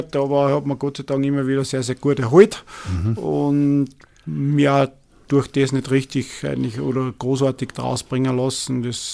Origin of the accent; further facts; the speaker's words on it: Upper Austria, Austria; als Oberösterreicher